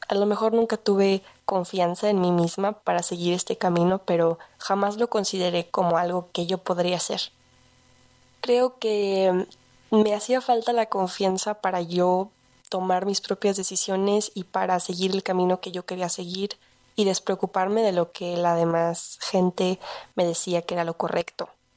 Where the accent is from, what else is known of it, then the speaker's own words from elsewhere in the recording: Guadalajara, Jalisco, Mexico; Tengo 22 años, soy de Guadalajara, Jalisco